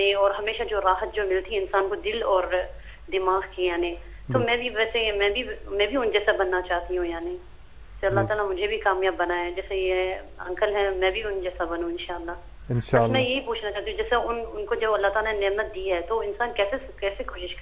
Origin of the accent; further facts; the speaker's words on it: United Arab Emirates; میں یو اے ای کی ہوں، میری ممی انڈیا ہے لیکن میرے ڈیڈی عربی ہیں.